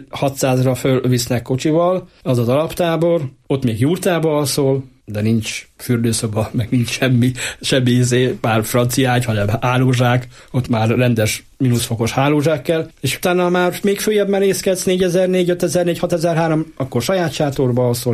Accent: Hungary

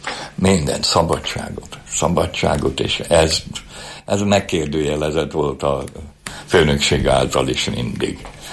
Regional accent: Budapest, Hungary; moved away as an adult; el kellett jönni a budai, a Budapestből, hogy úgy mondjam, mert én ott nevelkedtem olyan helyen, ahol a világ legszebb helye, de akkor csuparom volt az egész. mert én 46-ban születtem a háború után

